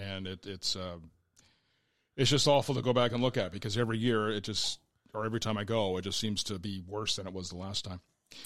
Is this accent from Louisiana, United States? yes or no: no; Butte, Montana, United States; Now, my family's from Montana. We came from Butte, which was a very small mining town